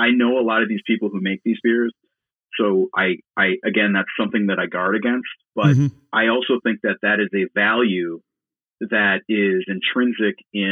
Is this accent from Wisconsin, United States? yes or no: yes; Wisconsin, United States; because I'm from Wisconsin. I love Wisconsin. I love Wisconsin beer.